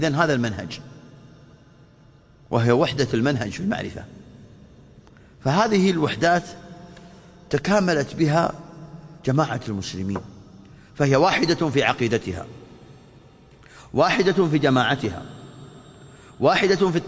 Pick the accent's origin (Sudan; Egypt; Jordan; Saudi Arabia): Saudi Arabia; ونحن كسعوديين تجمعنا هذه الرابطة، المملكة العربية السعودية، هذا البلد